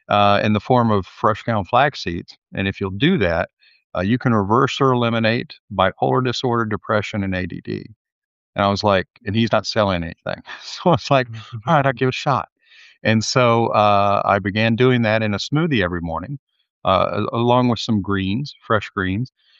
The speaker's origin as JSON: {"language": "English", "region": "Texas", "country": "United States", "tie": "born or raised there", "said": "I grew up in Texas on a meat-centric diet, hunting and fishing, like most folks that I knew."}